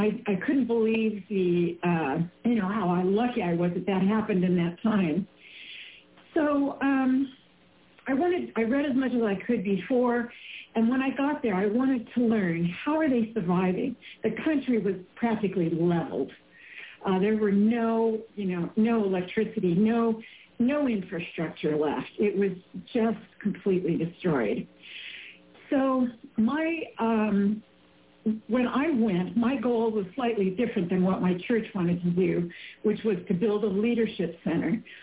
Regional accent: Nebraska, United States; accent: Midwestern twang; now in New Jersey, United States; I grew up in Nebraska, so you'll hear a little bit in Midwestern twang and points of view here. But I live in New Jersey now

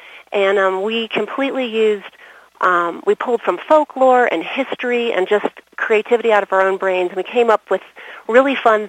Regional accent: Washington, District of Columbia, United States; born there; I was born in Washington, D.C., and it's very conservative back east.

